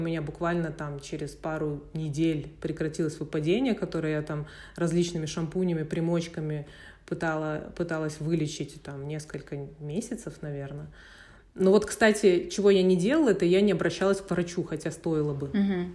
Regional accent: Almaty, Kazakhstan; born there; Родилась я в Алма-Ате, училась в университете КИМЭП.

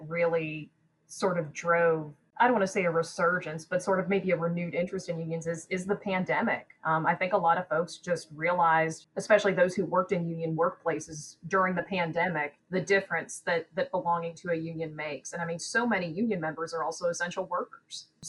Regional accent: Pittsburgh, Pennsylvania, United States; I grew up in Pittsburgh. Labor was huge there. I always had a big Labor Day parade, marched in it with my family.

